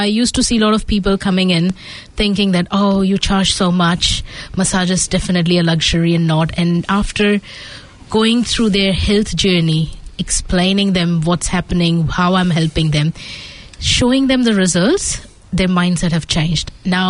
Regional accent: Vadodara, Gujarat, India; also born or lived in Ahmedabad; now in New Zealand; I'm from India, Gujarat. I'm born in Ahmedabad, but raised in Baroda. Uh-huh. I've been in New Zealand from 2013.

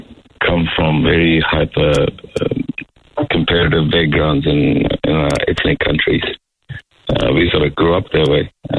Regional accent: India; my wife is Maori and I'm Indian, so sometimes I'm stuck in the expectations that, you know, my children should follow my culture beliefs

